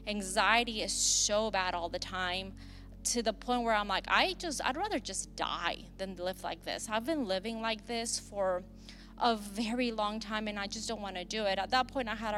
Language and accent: English; Mexico City, Mexico; Okay, so I'm originally from Mexico. I grew up in Mexico City area probably until the age of like 6. Then we moved around to a few different states.